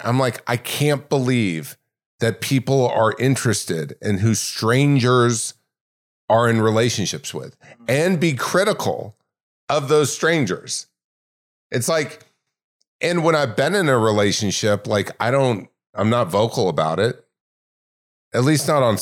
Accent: Laguna Hills, California, United States; also born or lived in Long Beach; No, where I was born, Long Beach, California. I grew up in Laguna Hills, California.

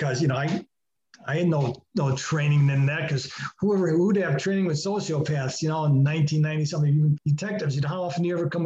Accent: Chicago, Illinois, United States; Well, not a million because I am from Chicago.

